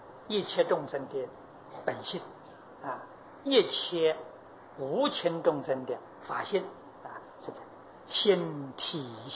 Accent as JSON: {"language": "Chinese", "country": "China", "said": "就是我们中国人常讲啊，恩威并济"}